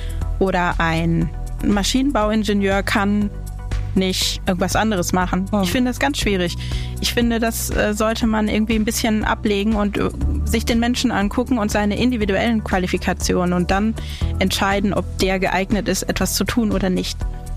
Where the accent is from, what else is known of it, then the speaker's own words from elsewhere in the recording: Southern Germany, Germany; wir kommen ja aus dem Süden von Deutschland